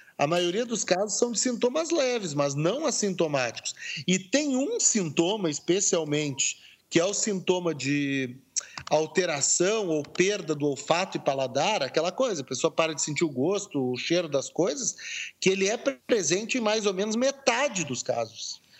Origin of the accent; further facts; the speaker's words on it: Brazil; a gente como brasileiro, como pesquisador, a gente gostaria que o Brasil estivesse desempenhando bem